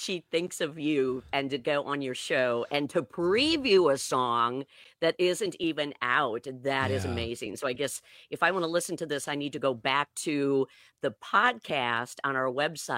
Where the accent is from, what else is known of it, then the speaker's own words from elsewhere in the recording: Wisconsin, United States; I grew up in Northeast Central Wisconsin, so I'm going to say my favorite lake is Shawano Lake.